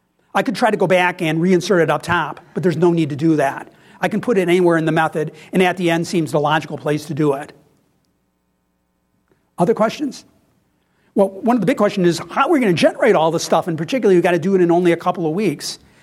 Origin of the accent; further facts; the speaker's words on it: New York, United States; I'm originally from New York State